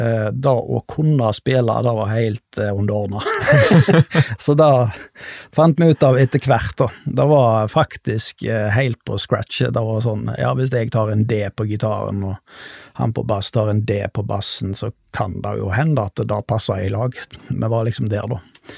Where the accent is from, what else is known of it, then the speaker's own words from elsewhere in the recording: Stord, Vestland, Norway; ja, jeg er født og oppvokst på Stord, så jeg er nest yngst i en søskenflokk på 4.